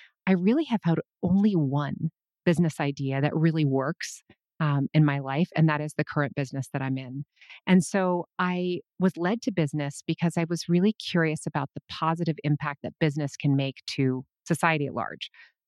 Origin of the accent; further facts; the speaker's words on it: Minnesota, United States; born there; So I was born in 1974. And I was born in Minnesota, and my childhood was, you know, a lot of sort of a typical childhood